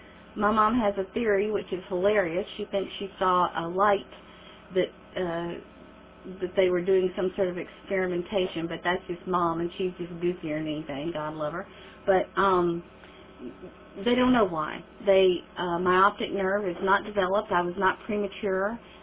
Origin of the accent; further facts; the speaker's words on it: Newport, Tennessee, United States; born there; Well, I was born in East Tennessee, a little small town called Newport, Tennessee, Cobb County